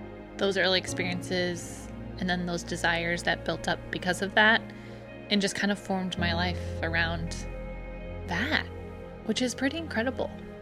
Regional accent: St. Joseph, Michigan, United States; So I'm from Michigan, St. Joseph, Michigan, which is in the southwest corner of the state, right on the lake.

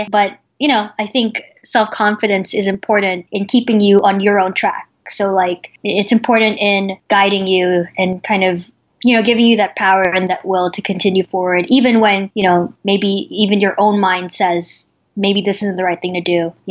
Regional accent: Manila, Metro Manila, Philippines; also born or lived in Los Angeles, United States / Kuala Lumpur, Malaysia / East Bay Area, United States; So I was born in Los Angeles, actually, but when I was very young, my family, we moved to Manila, and I grew up in Manila, in Kuala Lumpur, and in high school, I went to high school in the East Bay Area.

